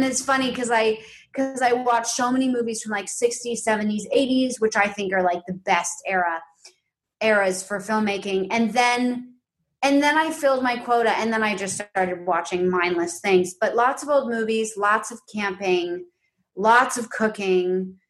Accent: New York City, New York, United States; born or raised there

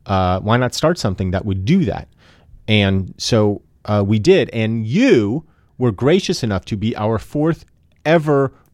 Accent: Redding, Connecticut, United States; Because my hometown of Reading, Connecticut, in the wilds of Connecticut, was the final

